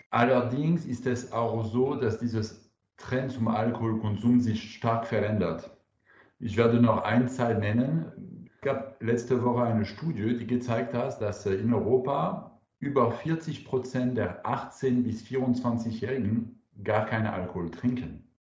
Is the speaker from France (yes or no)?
yes; France; German is a second language; now in Karlsruhe, Germany; ich bin Franzose. Ich bin 44 Jahre alt und ich wohne in Baden-Württemberg in Karlsruhe.